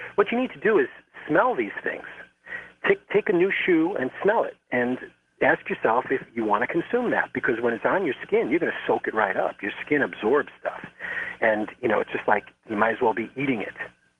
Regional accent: New York City, New York, United States; I'm from New York City. Okay, I was raised in New York.

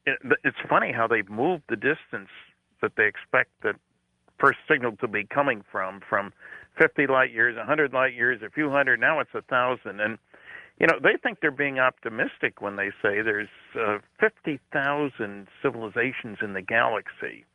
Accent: New Jersey, United States; I grew up in New Jersey, where there were the three New York teams in baseball, and I was a Dodger fan, as it happened.

